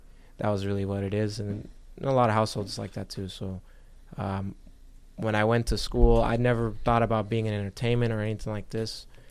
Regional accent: Bosnia & Herzegovina; also born or lived in Germany; like I came from Bosnia, originally. So I was born in Germany, and when my parents immigrated here, they had a tough life here.

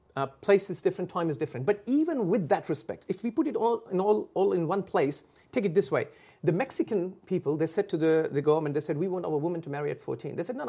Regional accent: Australia; I'm coming from Australia. We are too emotional, I tell you what.

